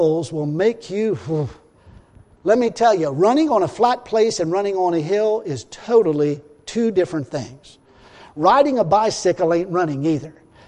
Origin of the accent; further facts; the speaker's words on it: Ireland; Excuse me, I'm Irish, and my background was a bunch of drunks.